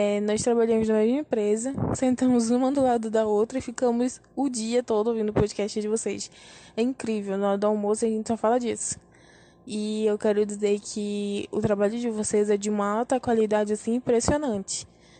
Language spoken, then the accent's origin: Portuguese; Manaus, Amazonas, Brazil; eu sou de Manaus